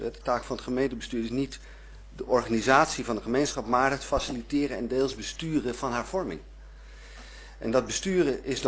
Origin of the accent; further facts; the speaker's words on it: Haarlem, North Holland, Netherlands; En ooit behoorde Zuid-Schalkwijk, waar ik ben opgegroeid, ook bij onze gemeente.